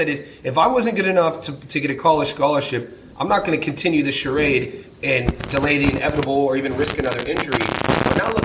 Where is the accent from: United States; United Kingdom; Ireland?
United States; Youngstown, Ohio; So like we're in my hometown, Youngstown had the most.